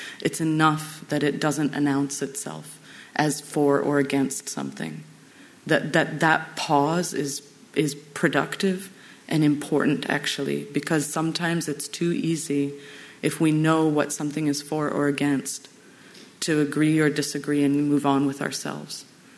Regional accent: Canada; for me as an outsider, right, as a Canadian

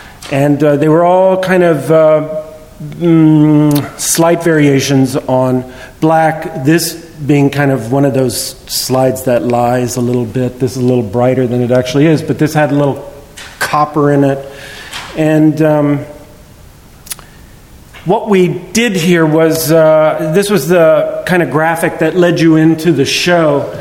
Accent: San Antonio, Texas, United States; I grew up here in San Antonio.

